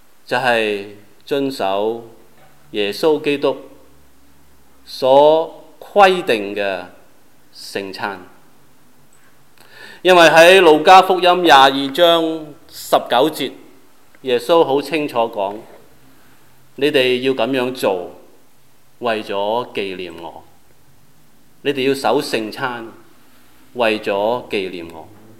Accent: China; 跟我們中國人的新年是不同。

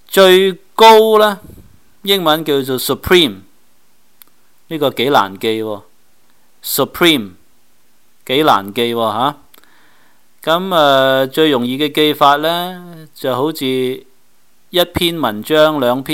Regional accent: Guangdong, China; 但係我哋廣東人有口音發音

